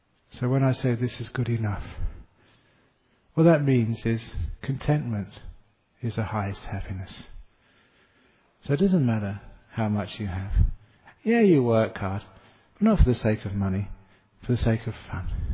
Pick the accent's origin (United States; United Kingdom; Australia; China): Australia; I can tell this because I'm an Australian.